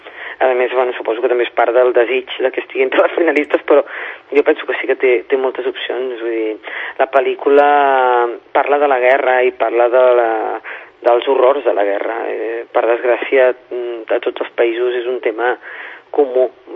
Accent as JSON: {"language": "Catalan", "region": "Catalonia", "country": "Spain", "said": "com a catalana"}